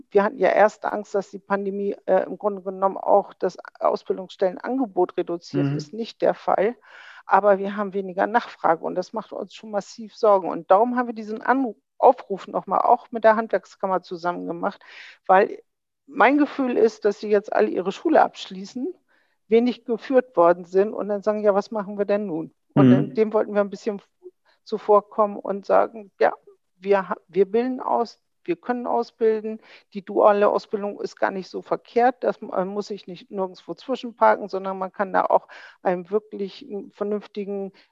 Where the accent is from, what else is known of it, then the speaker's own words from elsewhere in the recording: Bremen, Germany; Das sage ich ganz überzeugt als Bremerin.